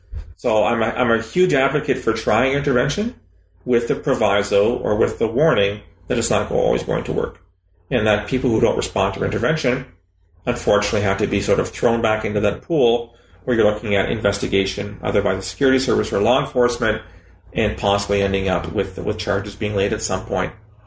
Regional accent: London, Ontario, Canada; We had two young men from my hometown, London, Ontario, went and joined Al-Qaeda in Islamic Maghreb in 2013.

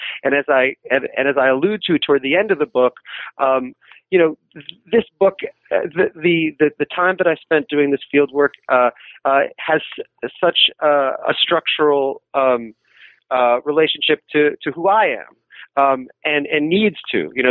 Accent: New York City, New York, United States; I'm from New York City, and I assume, given the way that I impose myself on the narrative, more of my background will come up over the course of the next hour.

